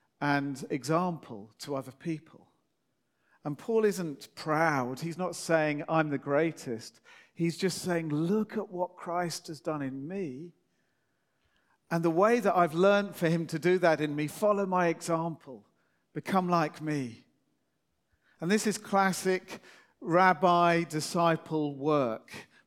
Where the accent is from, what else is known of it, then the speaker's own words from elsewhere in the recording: England, United Kingdom; And that's what we do as English people, isn't it? We don't want to push ourselves forward.